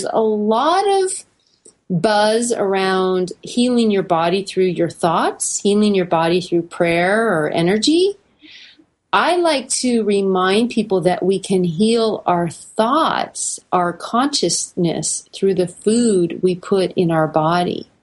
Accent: California, United States; We know now the Central Valley, I'm from California, and we're hearing it a lot

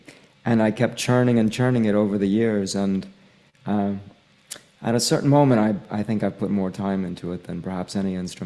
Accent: Midwest, United States; And then also then growing up in the States and the Midwest and listening to hard rock and heavy rock

